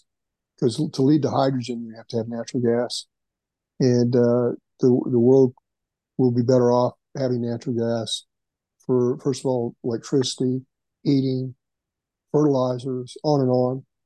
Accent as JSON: {"language": "English", "town": "Elk City", "region": "Oklahoma", "country": "United States", "tie": "born or raised there", "said": "there was a well going to be drilled to 24,000 feet outside my hometown of Elk City, about a mile from Elk City, outside Elk City."}